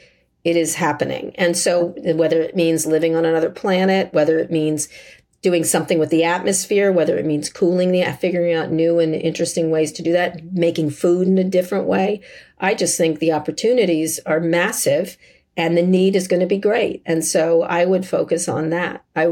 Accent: Philadelphia, Pennsylvania, United States; born there; I was born in Philly, so sell out Philly.

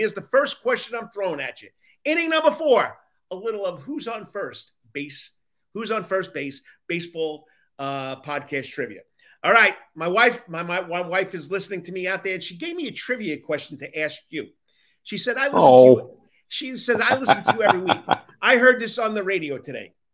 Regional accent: New York, United States; I haven't been there yet either, and I grew up in New York, but we never made it over to Cooperstown.

